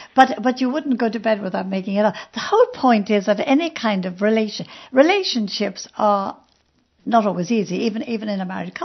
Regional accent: Ireland; I was come from Ireland

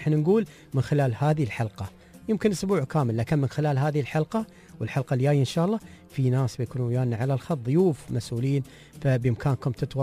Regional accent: Dubai, United Arab Emirates; ولا عندنا في دبي

